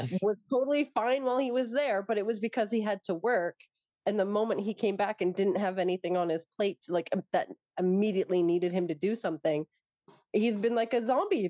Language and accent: English; Toronto, Ontario, Canada; also born or lived in England; I'm from Toronto.